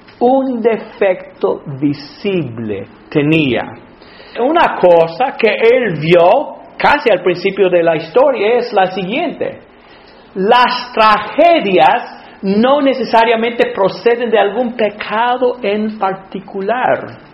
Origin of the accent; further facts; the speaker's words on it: Alabama, United States; Cuando yo tenía como 10 años, en la iglesia donde me crié, ahí en Alabama